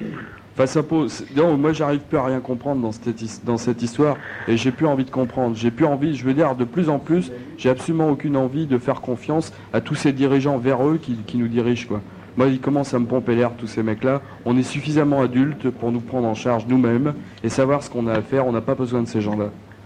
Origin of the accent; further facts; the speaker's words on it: France; évidemment, en tant que Français, on s'interroge hein